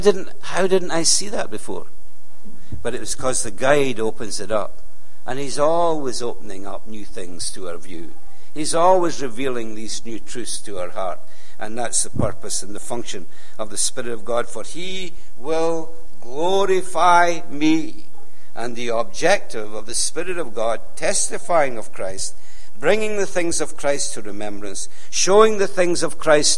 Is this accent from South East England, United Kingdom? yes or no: no; Edinburgh, Scotland, United Kingdom; Now remember, I came from Edinburgh. I knew the city.